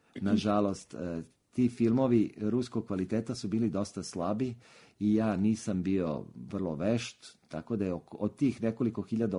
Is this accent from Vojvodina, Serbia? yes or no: no; Belgrade, Serbia; Ja sam odrastao na Konjarniku, u Šumicama. To je jedan novi deo Beograda koji je potpuno izgrađen 60. i 70. godina. Jedno moderno naselje sa svim ondašnjim komforom. Mi smo živjeli u lepom modernom stanu